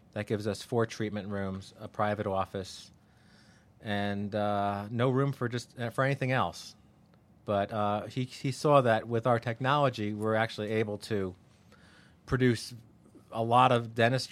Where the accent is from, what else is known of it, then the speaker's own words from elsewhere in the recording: Tinton Falls, New Jersey, United States; Yes, Tinton Falls, New Jersey.